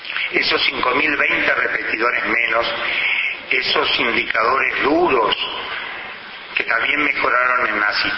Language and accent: Spanish; Uruguay; que en su institucionalización no perdió esa capacidad de cuestionarnos diariamente como maestros, como uruguayos, como sociedad.